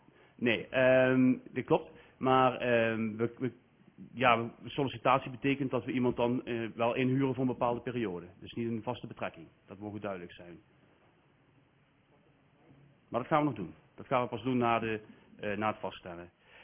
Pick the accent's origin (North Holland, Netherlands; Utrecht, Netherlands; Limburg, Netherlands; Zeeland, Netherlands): Limburg, Netherlands; Heerlen; Dat heb ik bijna niet kunnen missen als Heerlenaar, misschien kan ik wel zeggen als Nederlander.